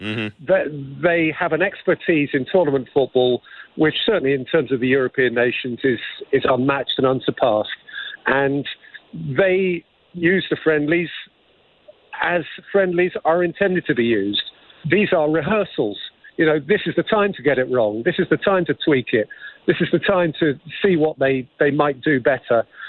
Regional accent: England, United Kingdom; it's funny speaking as an Englishman

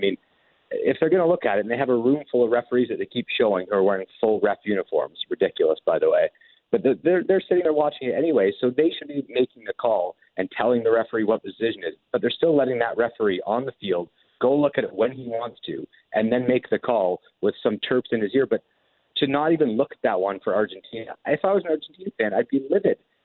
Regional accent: Canada; So it's just a little disconcerting as a Canadian soccer fan to think, could we be the ones to get screwed and not get an automatic bid for the first time ever?

